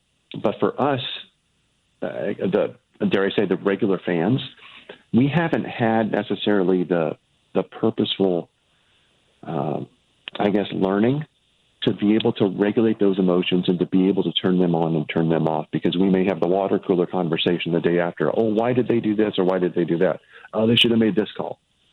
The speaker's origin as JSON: {"language": "English", "region": "Midwest", "country": "United States", "tie": "born or raised there", "said": "I'm an academic transplant. I grew up in the Midwest"}